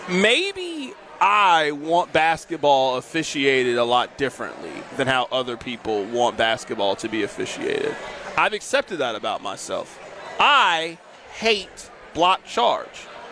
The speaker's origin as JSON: {"language": "English", "region": "Midwest", "country": "United States", "said": "I am proud to tell you guys I'm from the Midwest. I am not from the South."}